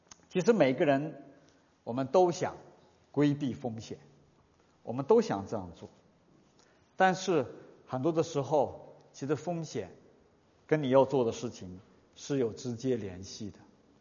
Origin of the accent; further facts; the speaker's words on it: China; 我们中国人足球概念不一样，但是我知道大家明白哈。